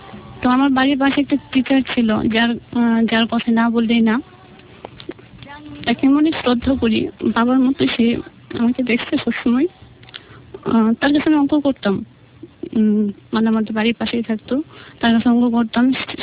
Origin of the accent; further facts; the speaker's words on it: Mymensingh, Mymensingh Division, Bangladesh; আমি ছোটবেলা গ্রামের বাড়িতে বড় হয়েছি, আমার গ্রামের বাড়ি ছিল ময়মনসিং।